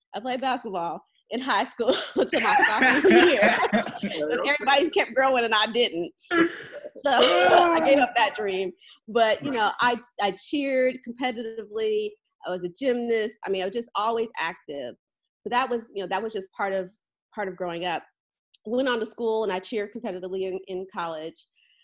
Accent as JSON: {"language": "English", "town": "Las Vegas", "region": "Nevada", "country": "United States", "said": "I'm from Las Vegas, so, you know, entertainment was the name of the game."}